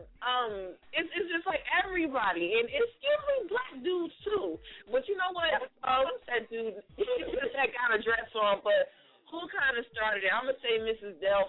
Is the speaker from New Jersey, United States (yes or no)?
yes; Newark, New Jersey, United States; big shout out to Newark, my hometown.